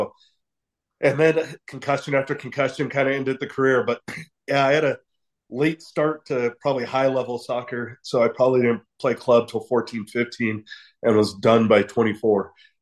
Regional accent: San Pedro, California, United States; Yeah, I grew up in San Pedro, which is the port of Los Angeles, a little peninsula on the map, and grew up playing every sport.

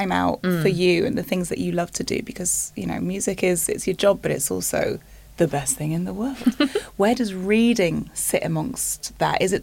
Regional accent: Newcastle upon Tyne, North East England, United Kingdom; just a couple of weeks ago in my hometown in Newcastle.

